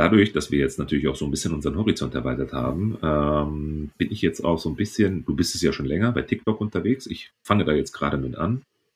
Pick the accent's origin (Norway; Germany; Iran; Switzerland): Germany; North Rhine-Westphalia; ich komme hier aus Ostwestfalen